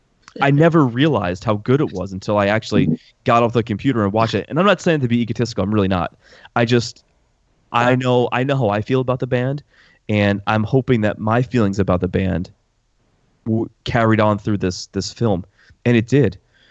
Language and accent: English; New York, United States; now in Cleveland, United States; So I was driving home because I live in Cleveland now, but I'm originally from New York.